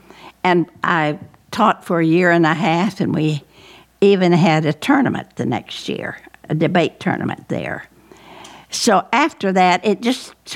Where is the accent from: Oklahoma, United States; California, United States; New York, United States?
Oklahoma, United States; Henrietta; now in Tulsa, United States; See, I wasn't in Tulsa. I was raised in Henrietta, and I stayed there.